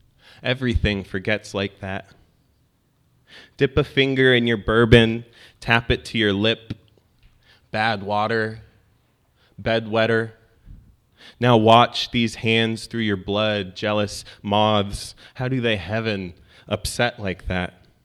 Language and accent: English; Tehran, Tehran Province, Iran; So I'm Iranian. I was born in Tehran.